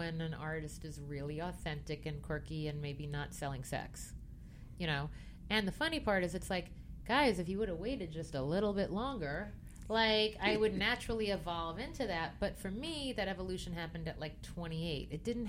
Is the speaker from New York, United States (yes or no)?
yes; Merrick, New York, United States; I'm from Merrick. I am white bread.